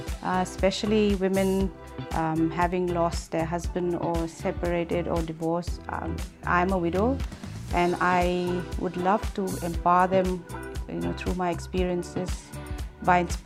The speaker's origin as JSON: {"language": "English", "country": "India", "also_born_or_lived": "New Zealand", "moved": "as an adult", "said": "I am 50 and a mother of two young men. I am an immigrant from India. Lived in New Zealand, then moved here in 2006. So been away from home about 22 years."}